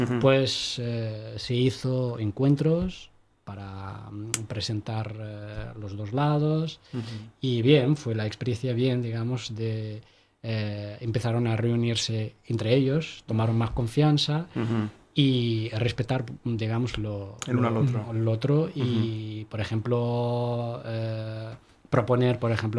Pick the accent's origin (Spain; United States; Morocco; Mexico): Morocco; Soy del norte de África, exactamente de Marruecos, del centro de Marruecos.